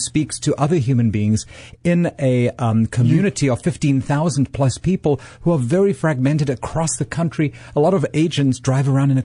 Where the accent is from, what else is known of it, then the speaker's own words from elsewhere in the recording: Cape Town, Western Cape, South Africa; moved away as an adult; now in United States; I grew up in Cape Town, South Africa.